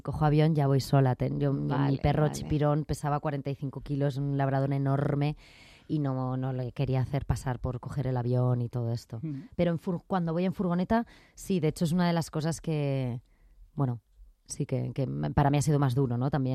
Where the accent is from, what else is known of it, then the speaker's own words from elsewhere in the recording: Bidart, Nouvelle-Aquitaine, France; Tengo una de mis mejores amigas, que es maravillosa, de mi pueblo, de Vidar, en Francia, en Iparralde